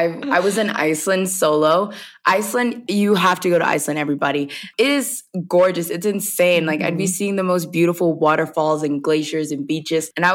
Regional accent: the South, United States; And I come from the South. So everyone, it's like storytelling is really big in the South

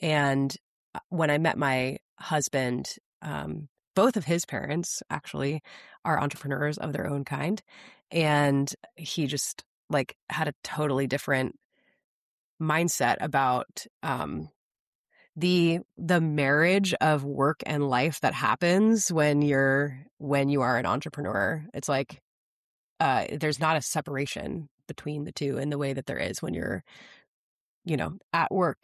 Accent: Midwest, United States; I grew up in the Midwest, so I didn't have a ton of education in the realm of climate science.

